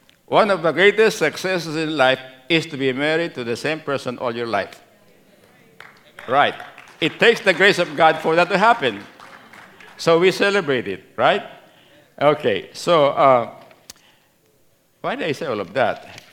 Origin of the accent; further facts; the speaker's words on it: Central Luzon, Philippines; accent: Kapampangan; My Pampango accent's coming out.